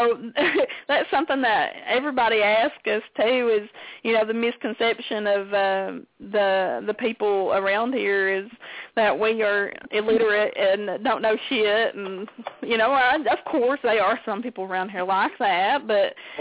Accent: Virginia, United States; also born or lived in South Carolina; even when we was living in South Carolina where he was based, people thought I was from Alabama or something like that because, you know, when you tell them Virginia, they don't think the mountains of Virginia.

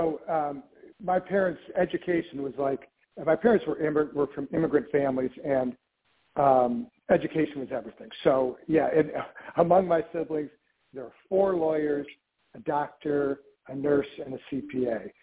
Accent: Flint, Michigan, United States; now in Detroit, United States; Yes, I grew up in Flint, so just a little bit north of Detroit, and then all my adult life has been in Detroit.

